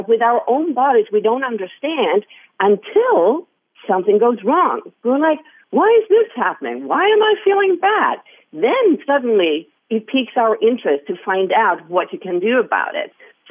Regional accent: Sweden; I'm from Sweden, and I became one of Sweden's top five runners. And in my teens, I was sent to Southern California as a 16-year-old

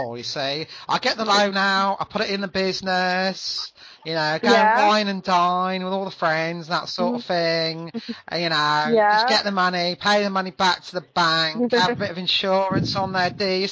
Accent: London, United Kingdom; I'm a Londoner.

